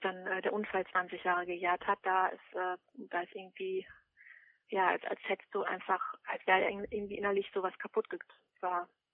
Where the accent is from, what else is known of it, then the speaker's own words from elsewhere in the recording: North Rhine-Westphalia, Germany; ich komme ja aus dem Ruhrgebiet, also sorry, wenn man das jetzt so hört, ne?